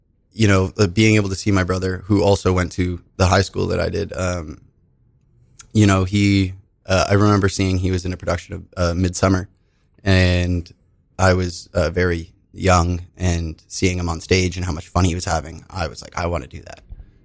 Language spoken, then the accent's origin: English; Toronto, Ontario, Canada; born there; I was born in Toronto, Canada.